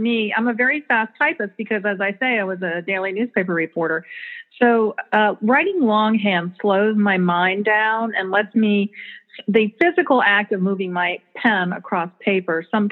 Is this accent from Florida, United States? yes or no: yes; St. Petersburg, Florida, United States; I grew up in St. Pete, Florida.